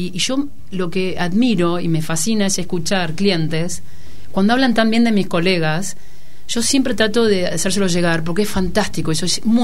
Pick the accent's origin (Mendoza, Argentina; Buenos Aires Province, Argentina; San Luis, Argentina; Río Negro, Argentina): Buenos Aires Province, Argentina; Mercedes; Yo digo asado porque soy de Mercedes